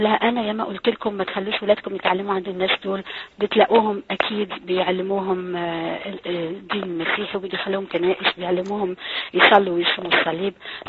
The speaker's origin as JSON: {"language": "Arabic", "region": "South Algeria", "country": "Algeria", "said": "أنا يا أصلي من الجزائر من جنوب الجزائر لست من جبال القبائل ولكن من جنوب الجزائر"}